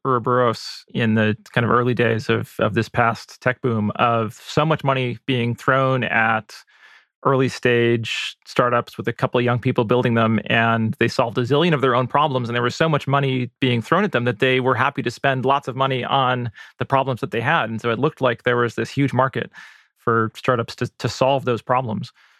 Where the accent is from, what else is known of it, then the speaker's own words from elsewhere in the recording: Ann Arbor, Michigan, United States; also born or lived in San Francisco, United States; I grew up in Ann Arbor, which is sort of a smallish college town and certainly more urban than the areas around it.